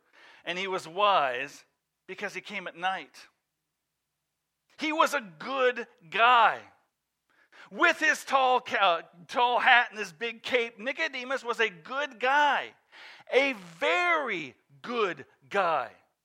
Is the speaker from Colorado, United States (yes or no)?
yes; Colorado, United States; also born or lived in Iowa; I'm from Colorado. I grew up in Iowa. I grew up in Colorado. Traveled the Midwest.